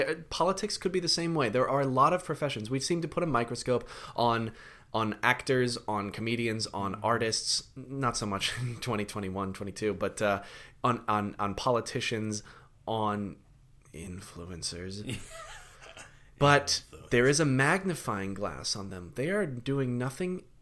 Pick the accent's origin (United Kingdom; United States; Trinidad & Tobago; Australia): United Kingdom; London; I've been to London. I grew up in London.